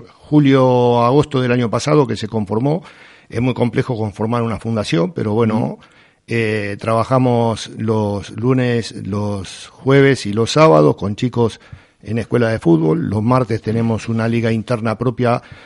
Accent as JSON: {"language": "Spanish", "country": "Argentina", "moved": "as an adult", "lives_now": "Spain", "said": "Yo soy argentino y cuando llegué a la isla en el 2002, lo que te decía, tengo la licenciatura en educación física, la convalidé en España"}